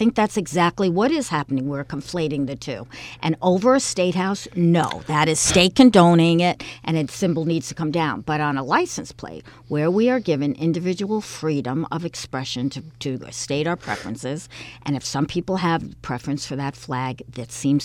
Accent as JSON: {"language": "English", "region": "Northern United States", "country": "United States", "said": "I'm from the North. I'm glad we won."}